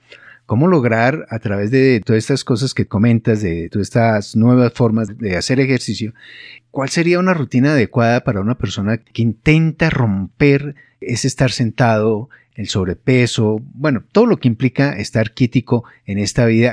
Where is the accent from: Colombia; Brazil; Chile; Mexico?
Colombia; como buenos colombianos, como buenos latinos